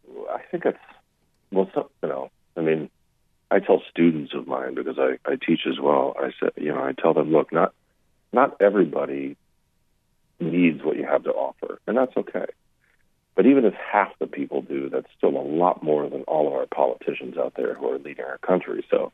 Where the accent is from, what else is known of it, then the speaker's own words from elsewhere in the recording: South Bend, Indiana, United States; I grew up in South Bend, Indiana, and I know, you know, my whole family still lives there.